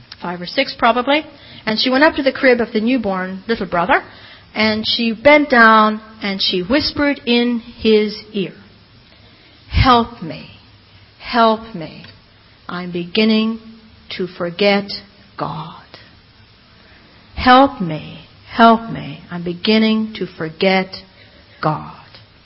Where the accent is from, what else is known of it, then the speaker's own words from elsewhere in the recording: Ireland; Now, I'm Irish. I embellish.